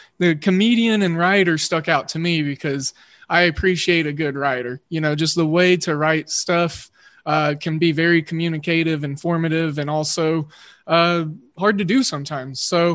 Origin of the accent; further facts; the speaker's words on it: Oklahoma, United States; growing up in Oklahoma, grew up an Oklahoma State fan.